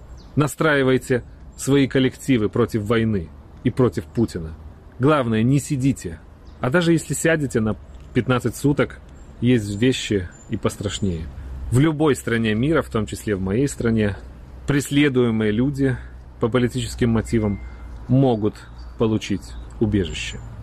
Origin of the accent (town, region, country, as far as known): Vilnius, Vilnius County, Lithuania; born or raised there